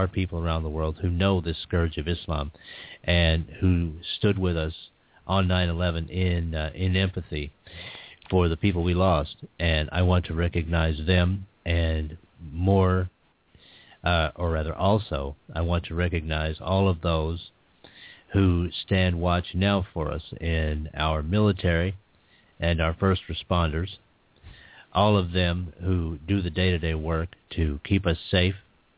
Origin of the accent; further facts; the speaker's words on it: United States; And as an American, I want to tell you that I love you dearly for what you've put together.